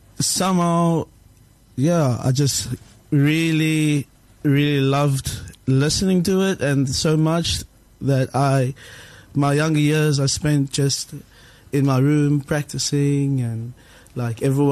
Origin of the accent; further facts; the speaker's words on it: South Africa; me being South African, and I really love this country a lot.